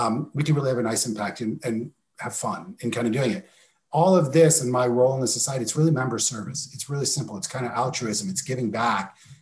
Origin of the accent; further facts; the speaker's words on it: Lawrence, New York, United States; But when I was a kid, I grew up in New York also. I grew up actually near where Alan Matarazzo lives, in Lawrence in Long Island.